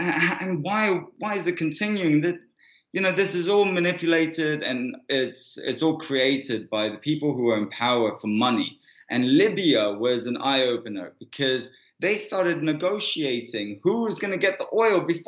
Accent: Hampstead, London, United Kingdom; I was raised in Hampstead. I went to college in Belsize Park, and I hanged out in Camden Town every single day.

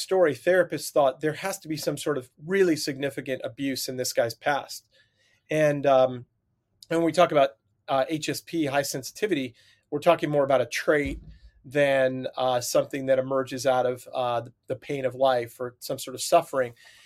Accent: Long Island, New York, United States; accent: New York; growing up on Long Island. It was tough. My friends were demonstrative and loud. And, you know, I used to have the thick New York accent back in the day.

